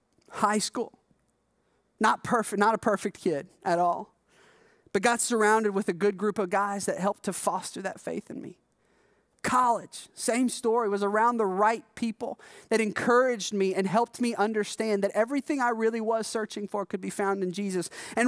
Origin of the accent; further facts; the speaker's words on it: Alabama, United States; also born or lived in South Carolina; We moved from South Carolina to Alabama. Alabama is where I ended up doing middle school and high school. We actually had a little bit of roots there.